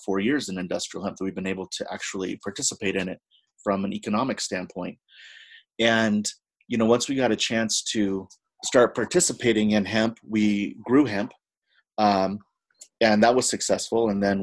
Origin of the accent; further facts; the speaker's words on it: United States; I'm Native American. I'm Apache, Kiowa, and Spanish mixed. And so I've been involved with the Native American community